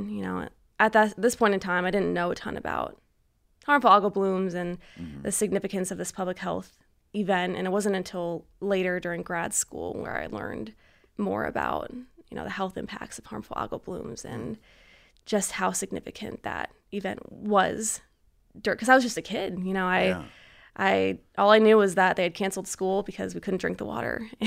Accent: Toledo, Ohio, United States; So I'm from Toledo, Ohio.

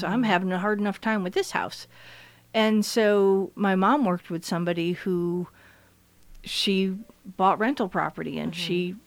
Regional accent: Saratoga Springs, New York, United States; I mean, I grew up in Saratoga, so people I grew up with, people would rent out their house during track season.

